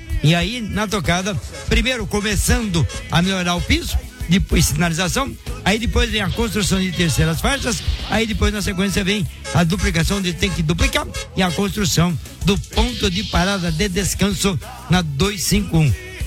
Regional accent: Caxias do Sul, Rio Grande do Sul, Brazil; sou de Caxias do Sul

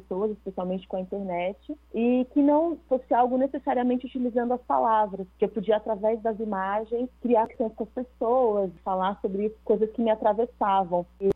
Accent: São Paulo, Brazil; Eu cresci, eu nasci em São Paulo, nasci, morei a maior parte da minha vida na periferia de São Paulo.

